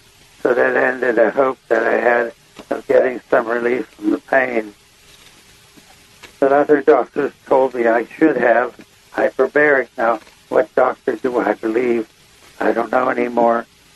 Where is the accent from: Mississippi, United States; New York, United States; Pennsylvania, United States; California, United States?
Pennsylvania, United States; Pittsburgh; my friend from my hometown in Pittsburgh, Pennsylvania, he brought back several sheets of that for me.